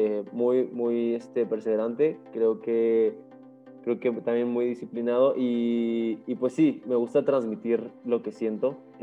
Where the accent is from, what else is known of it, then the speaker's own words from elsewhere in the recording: San Luis Potosí, Mexico; No, yo soy de San Luis Potosí.